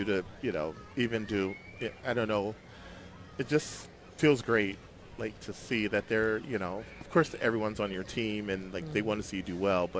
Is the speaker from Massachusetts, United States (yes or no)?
no; Hamtramck, Michigan, United States; So, like I said, I grew up in Hamtramck